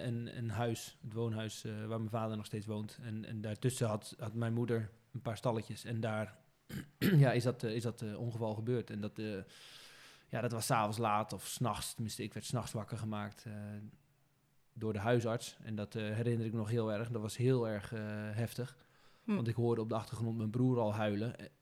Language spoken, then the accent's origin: Dutch; Schore, Zeeland, Netherlands; Schoren in Zeeland. Ja, dat is de plek waar... Waar ik opgegroeid ben, waar mijn ouders een stal begonnen zijn.